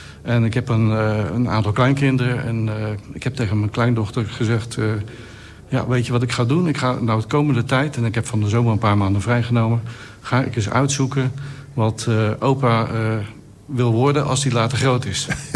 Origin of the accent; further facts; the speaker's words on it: Rotterdam, South Holland, Netherlands; born there; moved away as an adult; Maar ik kom oorspronkelijk uit de Randstad. En ik ben in Rotterdam geboren.